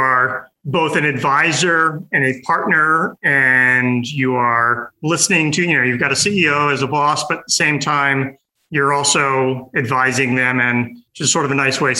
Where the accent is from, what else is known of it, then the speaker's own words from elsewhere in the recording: Washington, District of Columbia, United States; I'm from Washington, D.C. I've got a younger brother and two stepsisters who are essentially my age.